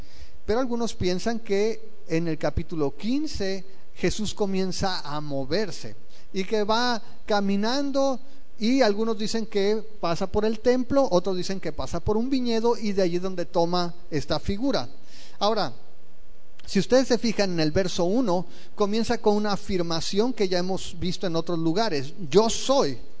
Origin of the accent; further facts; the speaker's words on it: Mexico; quizá para nosotros como mexicanos, como gente que vive en Hermosillo, no tenga mucho sentido